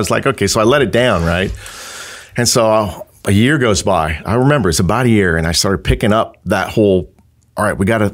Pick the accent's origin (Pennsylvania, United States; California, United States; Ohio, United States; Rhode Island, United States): California, United States; born there; now in North Carolina, United States; and I was born in the South Bay of San Francisco near Santa Clara, San Jose area.